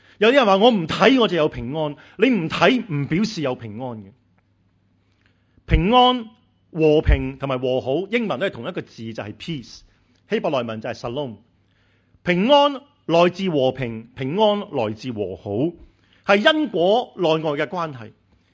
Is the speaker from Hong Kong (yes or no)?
no; Canada; 我嚟自加拿大，加拿大咧起住加拿大真系好大嘅。